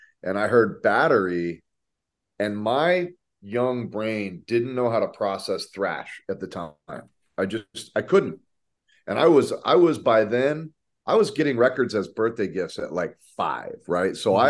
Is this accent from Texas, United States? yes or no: yes; Corpus Christi, Texas, United States; I grew up in Corpus Christi, Texas, and Corpus Christi is a very big thrash and heavy metal, like, hotbed.